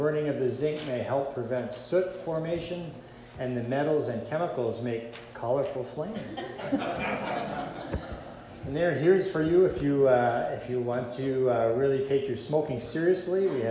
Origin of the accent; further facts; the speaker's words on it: Appleton, Wisconsin, United States; When I grew up in Appleton, Wisconsin, and the truck would drive up and down the street spraying the DDT clouds behind the truck.